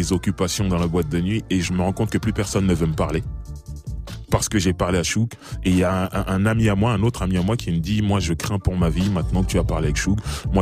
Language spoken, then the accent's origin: French; France; moi, je viens de France.